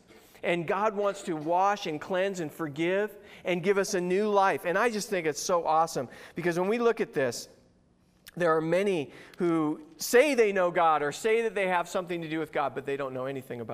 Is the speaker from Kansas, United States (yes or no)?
no; California, United States; I grew up in Southern California, so maybe I am a little different than some of you, but that's what they taught us out there.